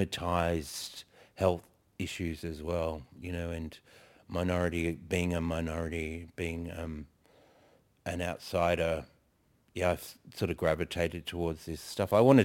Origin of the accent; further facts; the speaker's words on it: Wollongong, New South Wales, Australia; I grew up in Wollongong. It's a rural, it's a coastal town about an hour and a half from Sydney. Thabal country, I think it is. But yeah, and it's, I grew up in a working class family in housing commission.